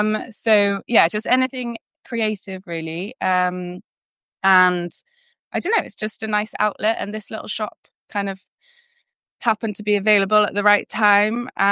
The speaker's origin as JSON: {"language": "English", "town": "Northampton", "region": "East Midlands", "country": "United Kingdom", "lives_now": "Pembrokeshire, United Kingdom", "said": "Saundersfoot isn't actually my hometown. I'm from Northampton. But I've been in Pembrokeshire for 18 years now, and I spent my childhood camping here."}